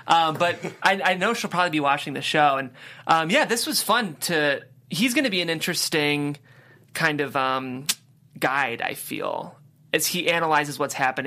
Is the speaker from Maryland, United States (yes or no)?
no; Cleveland, Ohio, United States; There has to be someone from Ohio in this writer's room. I'm from Cleveland.